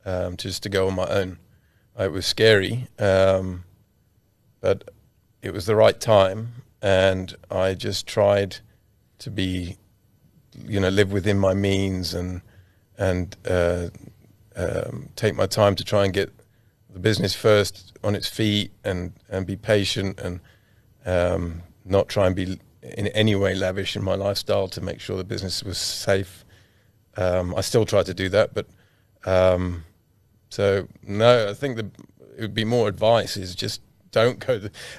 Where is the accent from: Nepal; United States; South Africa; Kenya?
South Africa; born there; I was born in South Africa.